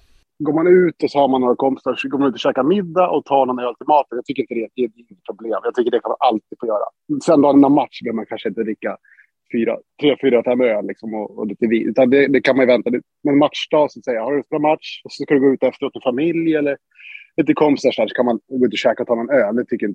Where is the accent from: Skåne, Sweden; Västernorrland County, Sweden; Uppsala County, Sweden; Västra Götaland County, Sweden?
Uppsala County, Sweden; Uppsala; Så vi kom ju från Uppsala båda två.